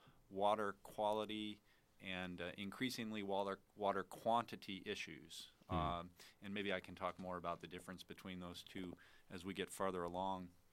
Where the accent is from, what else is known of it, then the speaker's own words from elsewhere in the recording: Pennsylvania, United States; moved away as an adult; now in Wisconsin, United States; I've been in Wisconsin for a very long time now, well over 20 years, but I'm not a native. I grew up in Pennsylvania, northeastern Pennsylvania, and came to Wisconsin back in the mid-'80s to attend college at Northland College